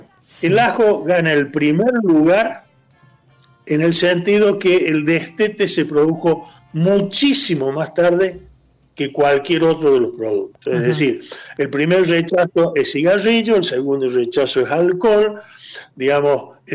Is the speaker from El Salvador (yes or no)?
no; Argentina; pensemos nosotros como argentinos o como latinoamericanos